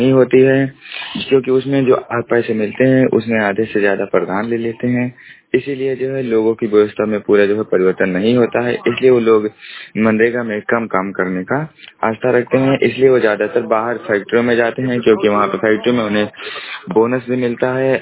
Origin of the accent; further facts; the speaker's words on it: Basti, Uttar Pradesh, India; मैं बस्ती जिले का रहने वाला हूँ।